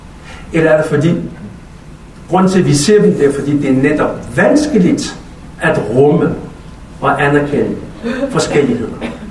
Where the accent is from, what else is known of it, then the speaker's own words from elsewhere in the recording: Copenhagen, Capital Region of Denmark, Denmark; Jeg kommer fra København Nordvest.